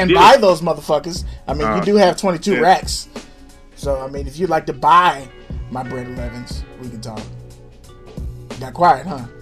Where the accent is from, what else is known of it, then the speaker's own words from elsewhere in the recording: St. Louis, Missouri, United States; I'm from St. Louis, man. You know it's Budweiser, Bud Light.